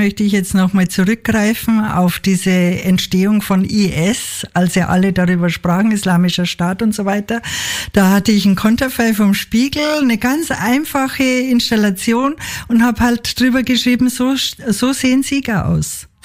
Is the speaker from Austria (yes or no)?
no; Munich, Bavaria, Germany; Das ist so eine Misserfolgsstory in Berlin, die mir als Münchnerin überhaupt nicht nachvollziehbar ist.